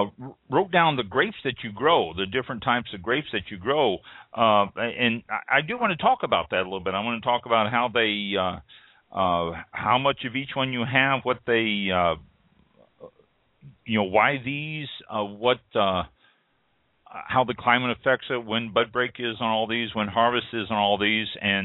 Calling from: Florida, United States; You know we're calling from Florida, don't you?

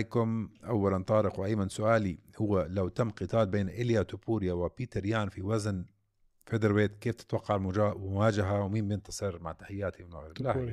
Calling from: Algeria; أنا متابعكم من الجزائر

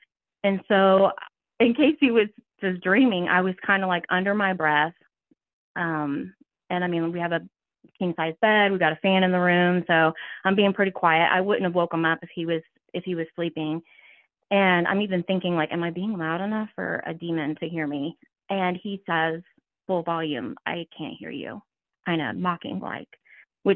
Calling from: Ohio, United States; I'm calling in from Ohio.

